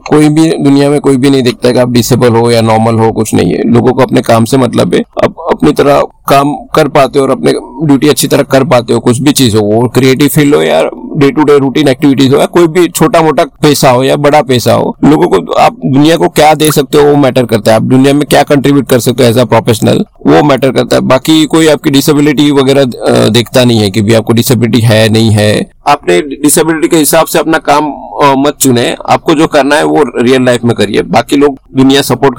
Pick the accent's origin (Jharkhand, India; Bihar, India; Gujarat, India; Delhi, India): Gujarat, India; Surat; born there; मेरा जन्म हुआ था सूरत शहर में, जो गुजरात का एक अच्छा सा एक शहर है। और मैं एक मिडिल क्लास फैमिली से बिलोंग करता हूँ